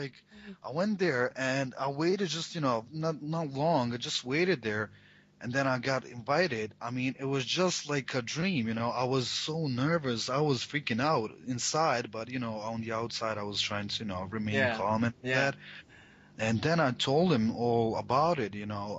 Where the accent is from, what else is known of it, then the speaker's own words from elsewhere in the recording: Tuzla, Federation of Bosnia and Herzegovina, Bosnia & Herzegovina; my hometown, Tuzla, was just, you know, not appropriate.